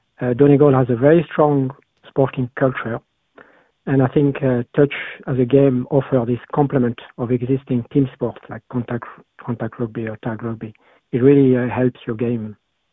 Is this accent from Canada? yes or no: no; Paris, Île-de-France, France; English is a second language; now in Carrigart, Ireland; I'm from Paris originally, and now based in Carrigart since 2023.